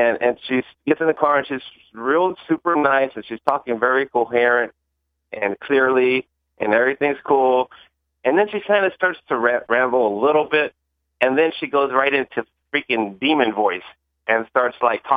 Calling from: San Antonio, Texas, United States; in San Antonio.

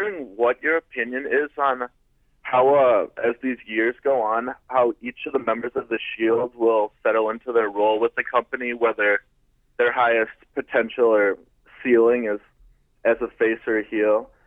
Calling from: Minneapolis, Minnesota, United States; from Minneapolis.

